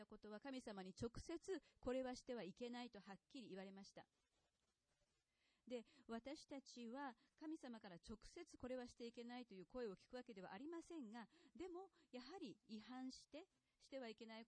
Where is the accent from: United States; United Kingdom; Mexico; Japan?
United States; New York City, New York; 私の実家があるニューヨークシティの、消火栓に関わる法律を紹介しましたね。